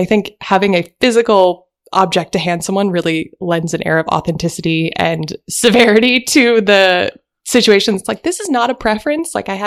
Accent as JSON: {"language": "English", "town": "Nashville", "region": "Tennessee", "country": "United States", "said": "I'm from Nashville, and Nashville has gotten much better, but is still some places yes, some places no."}